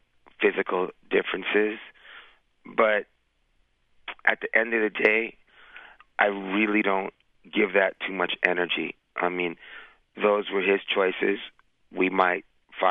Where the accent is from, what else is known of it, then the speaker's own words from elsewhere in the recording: New York City, New York, United States; Well, I grew up in New York City and... you know, I was born in 1964, so, you know, I grew up in a perfect time to catch